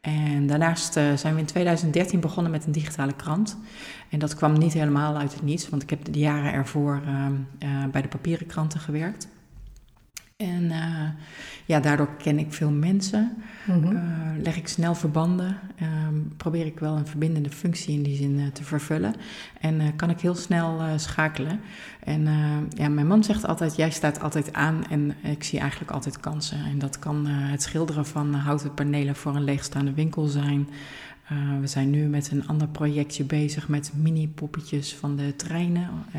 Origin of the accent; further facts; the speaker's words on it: Roermond, Limburg, Netherlands; born there; also born or lived in Geertruidenberg / Apeldoorn / Arnhem; Nee, ik ben geboren in Roermond.